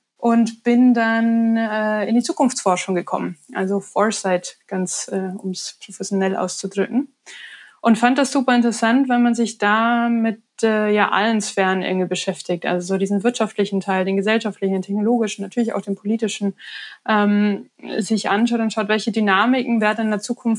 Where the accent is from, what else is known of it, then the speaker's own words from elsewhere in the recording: Bavaria, Germany; accent: Lower Bavarian dialect; ich bin ursprünglich, man hört es wahrscheinlich ein bisschen an meinem Dialekt, in Bayern aufgewachsen, in Niederbayern, um genau zu sein.